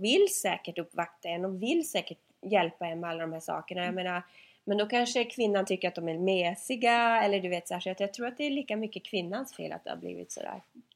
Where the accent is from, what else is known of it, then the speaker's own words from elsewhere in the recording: Piteå, Norrbotten County, Sweden; Men du vet, jag kom från Pite, så det var bara så här, oh my god, de har liksom mer än en highway.